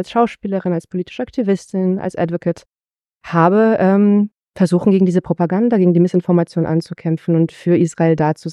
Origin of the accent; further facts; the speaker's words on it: Germany; in meinem Land, wo ich aufgewachsen bin, also in Deutschland, wo ich geboren und aufgewachsen bin